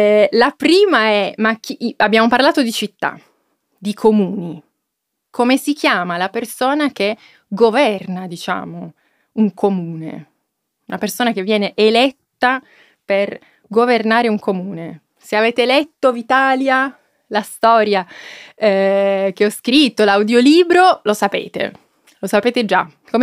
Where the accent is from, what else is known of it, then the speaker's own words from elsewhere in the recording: Cumiana, Piedmont, Italy; Io sono nata a Torino, ma sono cresciuta a Cumiana, da Allivellatori nello specifico.